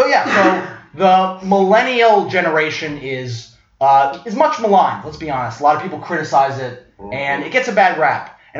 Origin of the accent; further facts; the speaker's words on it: Brooklyn, New York, United States; Yeah, growing up in Brooklyn, I also loved listening to hip hop.